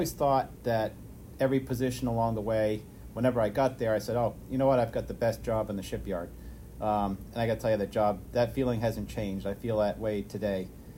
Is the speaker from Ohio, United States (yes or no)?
no; Maine, United States; accent: Maine; Probably took me until 1988 to get rid of my Maine accent, but you still hear that a little bit along the way.